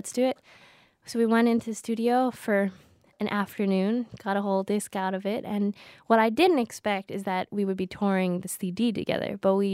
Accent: Boston, Massachusetts, United States; And I went to say hi to him before the show because I'm from Boston.

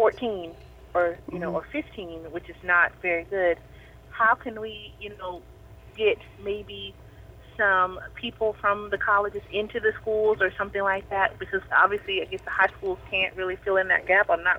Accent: Chicago, Illinois, United States; now in Alexandria, United States; I'm not originally from here. I'm from Chicago, but living in Alexandria now.

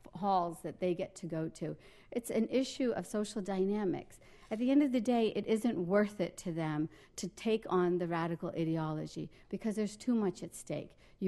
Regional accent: Morgantown, West Virginia, United States; from my hometown of Morgantown, West Virginia, to Islamabad, Pakistan, to Indonesia, to Riyadh, Saudi Arabia

